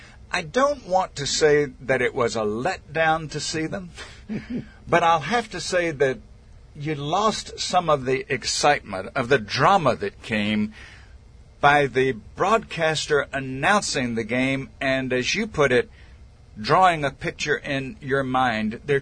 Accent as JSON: {"language": "English", "region": "Mississippi", "country": "United States", "tie": "born or raised there", "said": "I grew up in South Mississippi, and of course, those were the days when Ole Miss was king of football."}